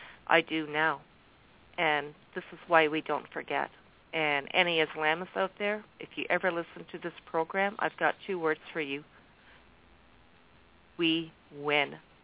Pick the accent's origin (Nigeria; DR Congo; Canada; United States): Canada; I am very proud as a Canadian that we stepped in and we did what we did that day to help out.